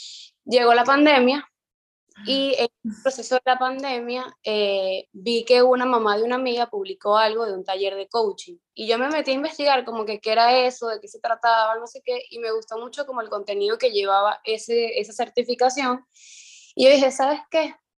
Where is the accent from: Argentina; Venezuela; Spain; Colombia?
Venezuela; Coro, Falcón; Yo soy de Coro, que es una ciudad, pueblo muy pequeña de Venezuela